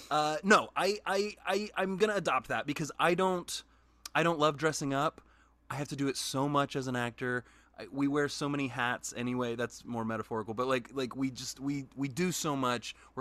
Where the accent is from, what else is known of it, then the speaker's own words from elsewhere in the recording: Kansas, United States; I mean, we're from Kansas, so there was that kind of like, it was a little like, I don't know, y'all. We're 20 minutes from where that first murder happened.